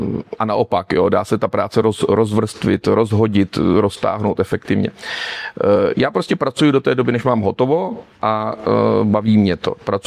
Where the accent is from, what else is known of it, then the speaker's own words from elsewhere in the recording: Přední Výtoň, South Bohemian Region, Czechia; also born or lived in Kaplice; now in Česká Třebová, Czechia; A pak jsem se zase nějakou záhadou ocitl v České Třebové, kam se rodiče přestěhovali. Takže já mám pražskou krev, narodil jsem se v jižních Čechách a žiju v Pardubickém kraji. Jsem takový českoběžný.